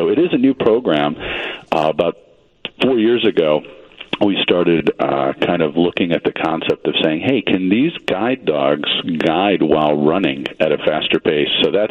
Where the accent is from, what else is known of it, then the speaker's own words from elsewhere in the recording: Chicago, Illinois, United States; born there; I was born in Chicago, back then Cook County Hospital